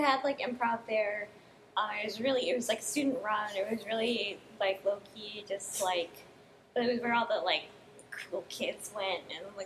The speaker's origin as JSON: {"language": "English", "town": "Hudson", "region": "New Hampshire", "country": "United States", "said": "I am from Hudson, New Hampshire, which I just came from."}